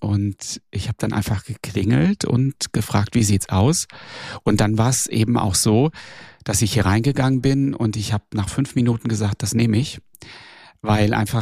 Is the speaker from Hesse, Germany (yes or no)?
yes; Hesse, Germany; now in Borkum, Germany; Also ich bin ursprünglich aus Hessen. Ich bin in Mitteldeutschland aufgewachsen und habe das Meer erst für mich entdeckt, als ich auf Borkum gelebt habe, Zivildienst gemacht habe vor 30 Jahren.